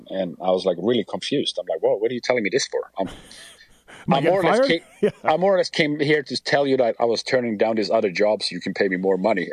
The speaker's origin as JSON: {"language": "English", "country": "Sweden", "said": "I'm from Sweden, the company's from Sweden. So you're living in your home country, but you're traveling the world, right?"}